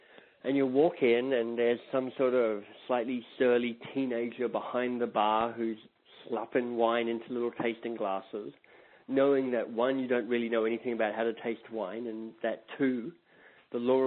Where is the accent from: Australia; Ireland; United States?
Australia; moved away as an adult; now in Canada; So there is, I come from Australia originally. So Australia, amongst other things for being a great country, has great wine. So when I moved to Canada 6 or 7 years ago